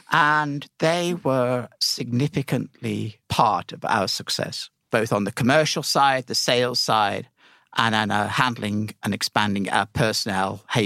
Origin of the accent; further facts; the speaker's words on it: Wolverhampton, West Midlands, United Kingdom; moved away as an adult; now in Ireland; I moved over to Ireland in 1999 from my hometown of Wolverhampton in the West Midlands.